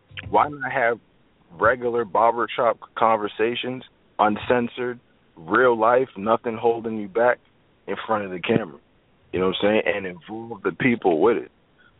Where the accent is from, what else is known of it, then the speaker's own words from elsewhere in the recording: Trinidad & Tobago; we call it Lime because I'm from the Caribbean, Trinidad.